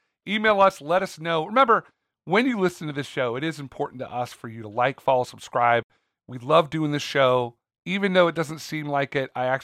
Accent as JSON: {"language": "English", "region": "California", "country": "United States", "tie": "born or raised there", "said": "I don't know what I had growing up in California."}